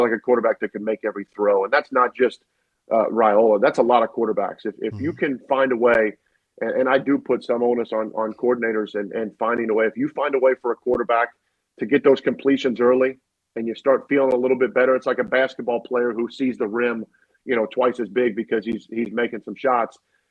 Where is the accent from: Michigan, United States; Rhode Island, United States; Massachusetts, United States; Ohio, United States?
Ohio, United States; Cincinnati; growing up in Cincinnati, and going to games where, you know, there was no one in attendance.